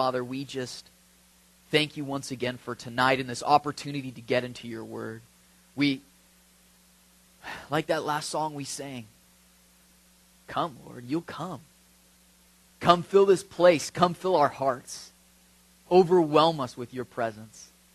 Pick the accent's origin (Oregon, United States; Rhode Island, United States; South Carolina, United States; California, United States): California, United States; Cottonwood; also born or lived in Red Bluff; now in Chico, United States; And I mean, I grew up in Cottonwood and Red Bluff, and you know, and the thing is does anybody know where Cottonwood is?